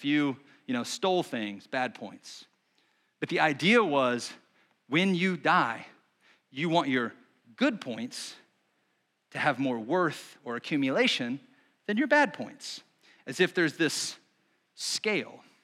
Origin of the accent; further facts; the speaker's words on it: United States; I know for me, growing up in America, one of my first kind of experiences with heaven was when I watched the movie